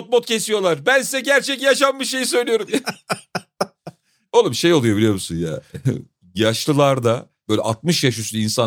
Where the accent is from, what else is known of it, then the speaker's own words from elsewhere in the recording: Maltepe, Istanbul, Turkey; Abim ben Bostancı'da çok geç oturdum. Ben Maltepe'de büyüdüm.